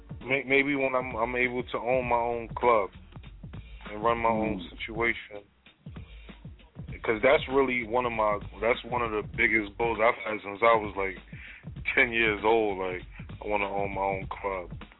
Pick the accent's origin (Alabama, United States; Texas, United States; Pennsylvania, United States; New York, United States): New York, United States; Brooklyn; I'm from Brooklyn, actually. I'm from New York, East Flatbush.